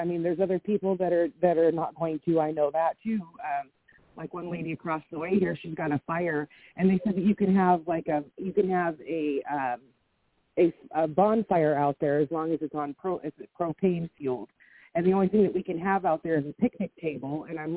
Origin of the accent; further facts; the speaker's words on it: Washington, United States; I'm from Washington.